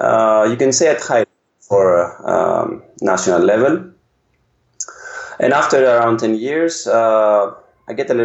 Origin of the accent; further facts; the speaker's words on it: Athens, Attica, Greece; born there; English is a second language; I was born in Greece in 1981, Athens.